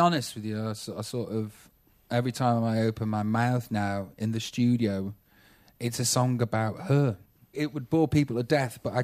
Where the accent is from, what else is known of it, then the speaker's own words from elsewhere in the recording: Stoke-on-Trent, West Midlands, United Kingdom; I'm Middle England. You know, I'm from Stoke-on-Trent. I'm working class.